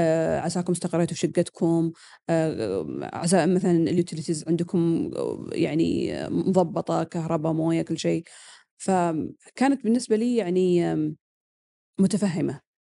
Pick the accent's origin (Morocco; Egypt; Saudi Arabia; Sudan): Saudi Arabia; برامج إحنا عندنا في السعودية أو في أمريكا عندك مواد